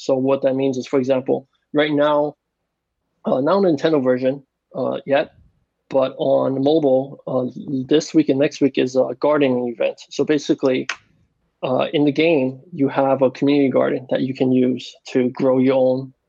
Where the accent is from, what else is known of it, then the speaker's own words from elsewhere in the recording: Queens, New York, United States; also born or lived in California; So growing up in Queens, I was always into science and stuff, you know. And so actually I did a whole route. I did a whole engineering route. I went to engineering school in New York City.